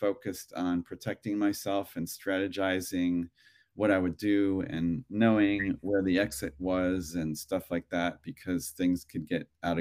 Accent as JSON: {"language": "English", "town": "Cleveland", "region": "Ohio", "country": "United States", "tie": "born or raised there", "said": "I grew up in Ohio, in Cleveland, in a neighborhood with lots of people, children and families."}